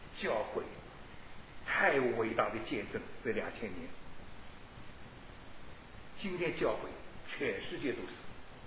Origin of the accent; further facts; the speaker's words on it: China; 我们中国人呢，只爱中国人一份，中国人传福音是传给中国人